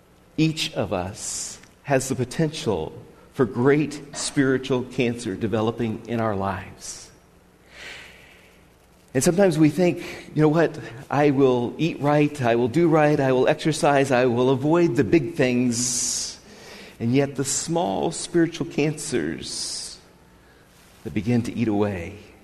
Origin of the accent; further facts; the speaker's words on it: Washington, United States; I grew up in Western Washington.